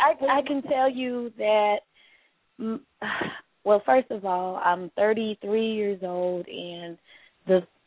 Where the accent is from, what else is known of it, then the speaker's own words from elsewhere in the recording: St. Louis, Missouri, United States; now in Atlanta, United States; I'm originally from St. Louis, but I live in Atlanta now.